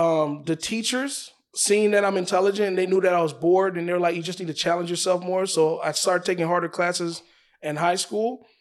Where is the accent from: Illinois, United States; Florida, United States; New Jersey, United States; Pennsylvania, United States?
Florida, United States; Palm Beach; So for me, I come from South Florida, Palm Beach.